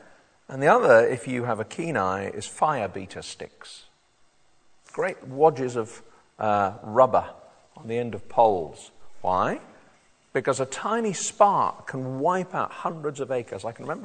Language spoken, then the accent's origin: English; South East England, United Kingdom; When I was a kid growing up in the New Forest, I have keen memories of being warned all the time to be careful of things that can cause fire.